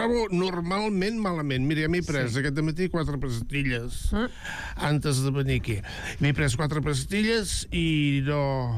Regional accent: Barcelona, Catalonia, Spain; Jo sóc de Barcelona, però tinc tota la família del Camp de Tarragona, però tot escampats pel Camp de Tarragona.

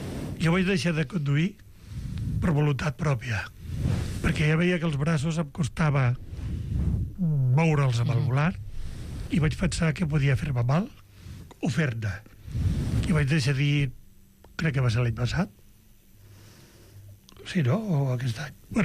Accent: Sant Jaume d'Enveja, Catalonia, Spain; moved away as an adult; now in Barcelona, Spain; jo soc fill de Sant Jaume d'Enveja, clar. Vaig marxar amb 20 anys per vindre a treballar aquí a Barcelona.

